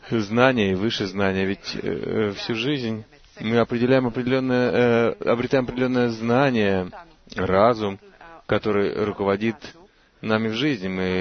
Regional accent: Kfar Saba, Central District, Israel; я из Кварсабы.

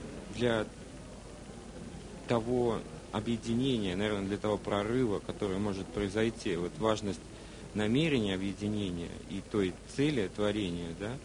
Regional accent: Moscow, Russia; я из Москвы

